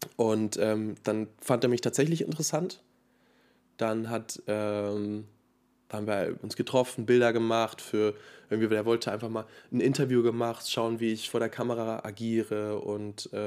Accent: Spain; now in Germany; ey, ich bin in Spanien aufgewachsen, bin jetzt in Deutschland, hab Bock auf Schauspielen, kann fließen Spanisch und Deutsch

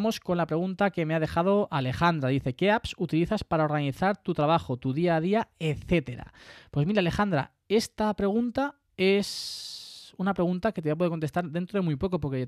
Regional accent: Puertollano, Castilla-La Mancha, Spain; no vivo en Andalucía. Vivo en Puerto Llano, que es Castilla-La Mancha. De aquí soy. De Puerto Llano, de Castilla-La Mancha.

